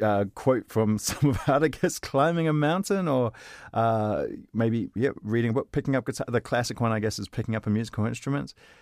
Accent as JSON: {"language": "English", "country": "New Zealand", "said": "it's because I'm a New Zealander and we hate celebrating."}